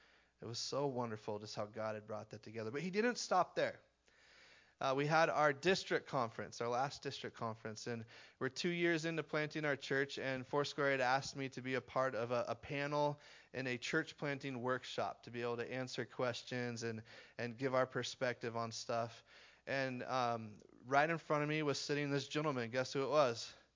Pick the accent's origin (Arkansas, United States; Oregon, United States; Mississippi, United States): Oregon, United States; I was born and raised in Central Oregon in the Ben Redmond area.